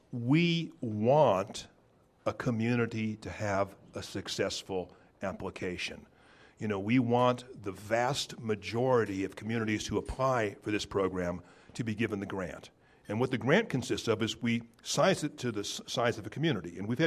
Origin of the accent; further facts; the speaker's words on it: Hawthorne, California, United States; I was raised in Hawthorne, California, a town you might recognize as providing the settings for Quentin Tarantino's Pulp Fiction and Jackie Brown. Those movies capture the charm of my city.